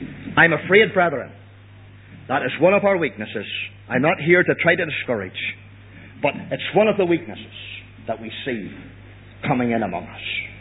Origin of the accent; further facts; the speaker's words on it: Ireland; I'm a stranger in a sense, though I'm an Irish man, I'm really not a stranger.